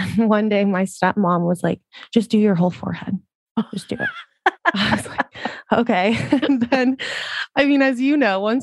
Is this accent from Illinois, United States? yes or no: no; El Centro, California, United States; now in San Diego, United States; So I grew up in a small town in El Centro in the Imperial Valley. It's about 2 hours east. When I turned 19, I moved up to San Diego, just wanted to get out of my small little bubble.